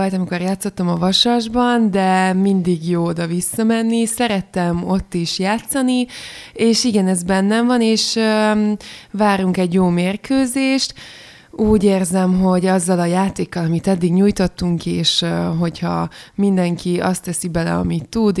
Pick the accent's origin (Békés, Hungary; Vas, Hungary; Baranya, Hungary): Vas, Hungary; Szombathely; also born or lived in Budapest; mint szombathelyiként, Pestre nagyon nehéz volt beilleszkedni, és szerettem azt az életet is, de az úgy elég volt ez a 3 év.